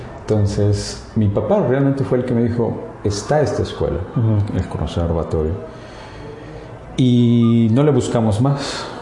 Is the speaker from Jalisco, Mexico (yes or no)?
no; Valle de Bravo, State of Mexico, Mexico; yo soy de Valle de Bravo, Estado de México, y las clases eran en la capital del Estado de México, Toluca.